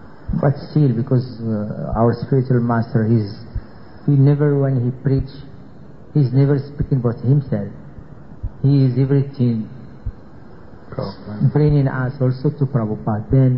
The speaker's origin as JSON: {"language": "English", "country": "Morocco", "second_language": "English", "said": "I am from Morocco."}